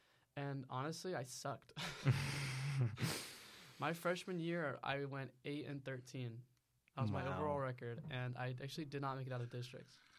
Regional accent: Pennsylvania, United States; now in Texas, United States; And so I lived in Pennsylvania for like 9 years, and I grew up in wrestling in Pennsylvania, and moving down to Texas

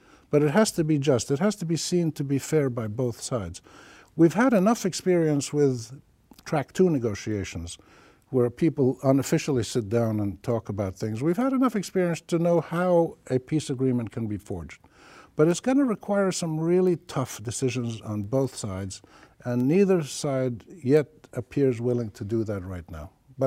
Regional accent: Palestine; also born or lived in Jordan; now in Lebanon; Actually, Palestine is my home country. I'm Palestinian, Jordanian, but I live in Lebanon.

